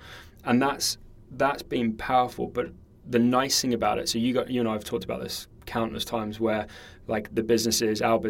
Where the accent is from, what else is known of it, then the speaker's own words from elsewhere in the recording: New Zealand; So I grew up in New Zealand